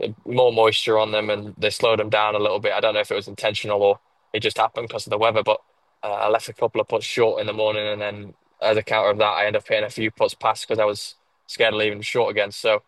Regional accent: England, United Kingdom; obviously growing up in England, we don't have the best of weather all year round

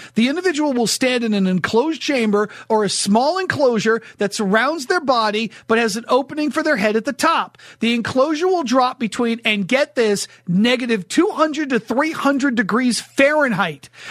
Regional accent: New Hampshire, United States; I grew up in New Hampshire and we always were told, you know, exposed skin.

